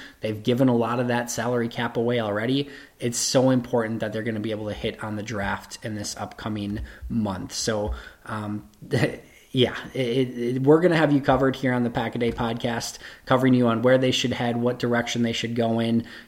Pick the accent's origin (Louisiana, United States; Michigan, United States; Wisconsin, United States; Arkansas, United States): Wisconsin, United States; Green Bay; I'm from Green Bay. I love all four teams in the state